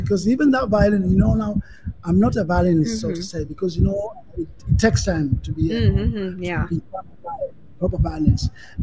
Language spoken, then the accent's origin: English; Tanzania; I'm from Tanzania, and we never had a war in Tanzania.